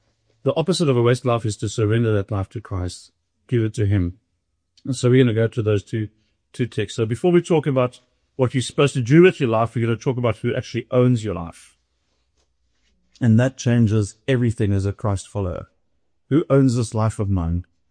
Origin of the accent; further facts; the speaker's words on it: East London, Eastern Cape, South Africa; and we are originally from the Eastern Cape, East London.